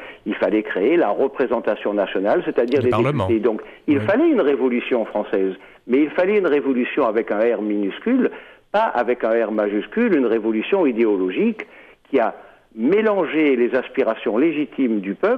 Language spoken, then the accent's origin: French; Marseille, Provence-Alpes-Côte d'Azur, France; Voilà, je le dis à vos auditeurs, nous sommes Marseillais, provençaux.